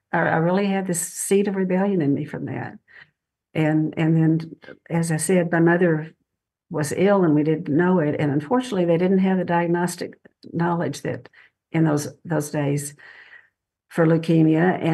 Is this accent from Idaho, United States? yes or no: no; Texas, United States; born there; I was born in Texas. I was raised a Christian, one sister.